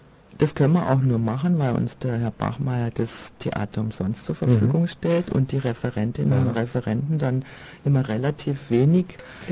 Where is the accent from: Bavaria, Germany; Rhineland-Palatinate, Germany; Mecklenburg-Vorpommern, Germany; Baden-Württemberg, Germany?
Bavaria, Germany; Marquartstein; ich komme nämlich ursprünglich aus Marquardtstein.